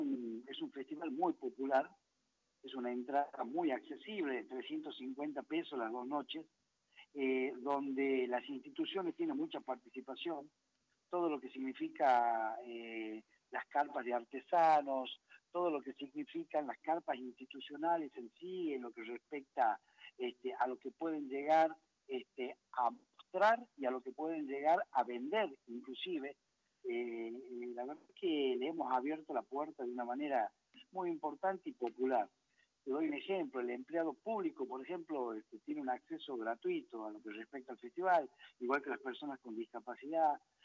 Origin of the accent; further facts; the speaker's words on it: Santiago del Estero, Argentina; accent: Catamarca; Tenemos mucha influencia catamarqueña, lo habrás notado en mi tonada. Yo soy un santiagueño de cepa con tonada catamarqueña.